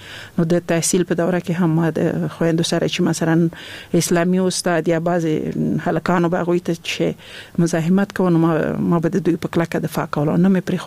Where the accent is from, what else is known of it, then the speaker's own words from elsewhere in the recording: Laghman, Afghanistan; also born or lived in Nangarhar; زه خپله د لغمان ولایت یم